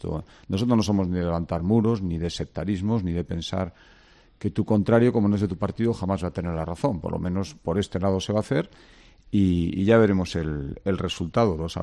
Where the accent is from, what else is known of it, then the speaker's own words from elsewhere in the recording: Galicia, Spain; que tan gallego como español, y que ser gallego es nuestra forma de ser español y viceversa.